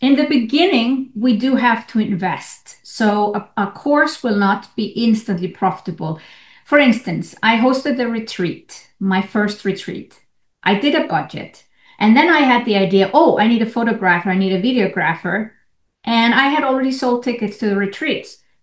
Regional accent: Iceland; now in Switzerland; The fact that I'm from Iceland and live in Switzerland has a huge relevance in my marketing

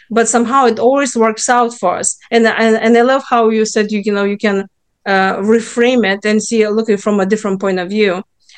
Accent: Lithuania; English is a second language; now in United States; I came from Lithuania. So of course he was Lithuanian. And when I came to US, I was still missing him.

